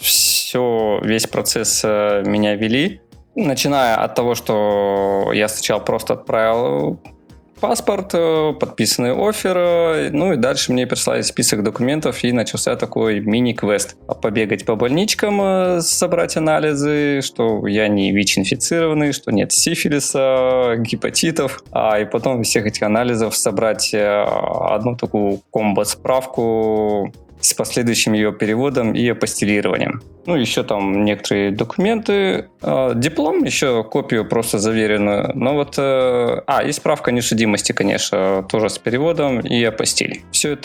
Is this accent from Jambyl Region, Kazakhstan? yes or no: no; Almaty, Kazakhstan; moved away as an adult; Сам я из Казахстана, город Алматы.